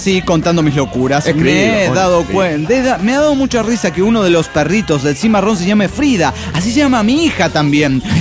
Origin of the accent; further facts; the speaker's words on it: Cochabamba, Bolivia; de Cochabamba, Bolivia.